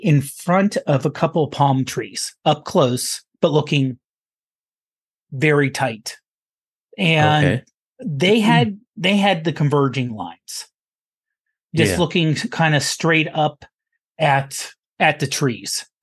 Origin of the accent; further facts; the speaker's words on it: Pittsburgh, Pennsylvania, United States; My answer is, I'm from Pittsburgh. We do not have straight streets. We do not have flat streets. We do not have wide streets.